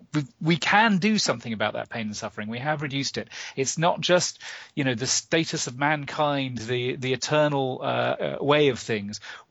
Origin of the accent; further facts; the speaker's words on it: United Kingdom; moved away as an adult; now in United States; I was born and bred in Britain, and then moved to the States for graduate school about 20-some-odd years ago.